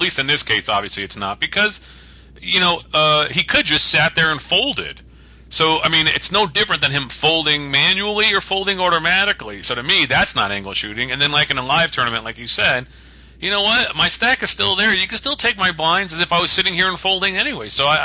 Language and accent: English; Connecticut, United States; and I'm from Connecticut. That's part of the tri-state area.